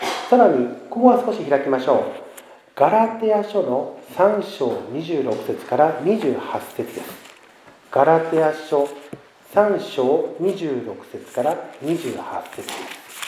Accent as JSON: {"language": "Japanese", "region": "Miyazaki", "country": "Japan", "said": "宮崎出身ですって聞かれますと、宮崎って宮城のことなんですか、東北の方なんですかってよく聞かれるんですよ"}